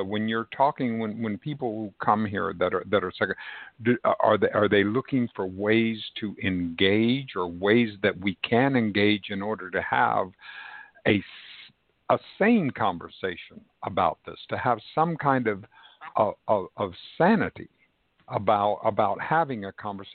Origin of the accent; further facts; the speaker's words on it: Texas, United States; When I was growing up in South Texas, we would have a shotgun